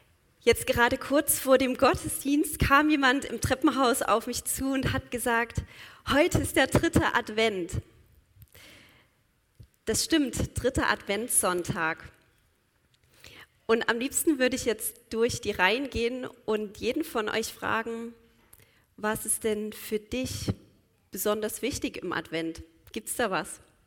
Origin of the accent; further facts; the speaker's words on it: Saxony, Germany; Ich komme aus einem Ort, der wird das Tor zum Erzgebirge genannt.